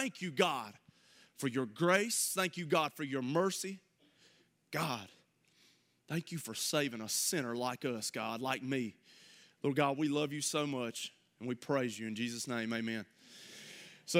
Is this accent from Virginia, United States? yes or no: no; Gaffney, South Carolina, United States; So I grew up in Gaffney, South Carolina.